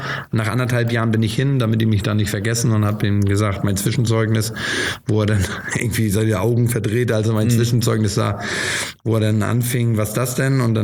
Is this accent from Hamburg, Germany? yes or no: yes; Hamburg, Germany; ich bin als Hamburger